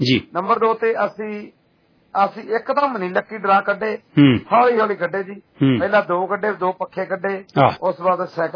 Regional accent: Punjab, India; ਪਰ ਅਸੀਂ ਦੁਆਬੇ ਵਾਲੇ ਹਮੇਸ਼ਾ ਹੀ ਉਹਨਾਂ ਨੂੰ ਤਤਪਰ ਰਹਿੰਦੇ ਆ

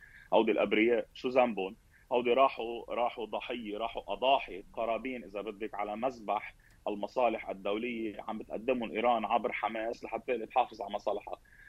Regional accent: Lebanon; ونحن كلبنانيين

